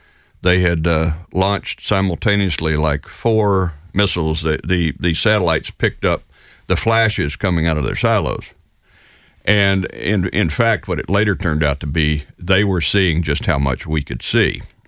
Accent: North Carolina, United States; Well, I grew up in rural North Carolina. The closest place for my mother to buy groceries was 14 miles away. I grew up on a tobacco farm and spent 22 wonderful summers there.

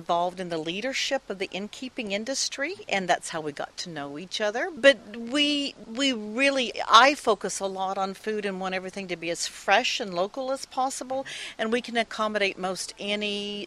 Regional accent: Pocahontas, Arkansas, United States; born there; also born or lived in Dallas; I actually was born in Pocahontas, Arkansas

